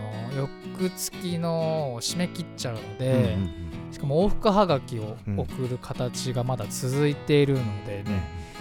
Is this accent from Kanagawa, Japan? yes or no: yes; Fujisawa, Kanagawa, Japan; この番組は藤沢出身の俳優タレントとして活動する私